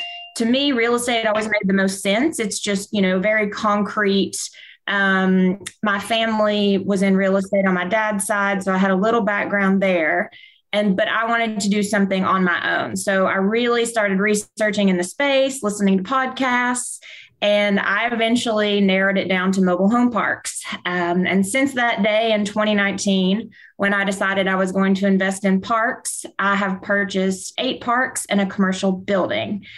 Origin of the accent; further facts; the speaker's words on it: Kentucky, United States; So I grew up in Kentucky. So, of course, I'd seen my share of mobile home parks.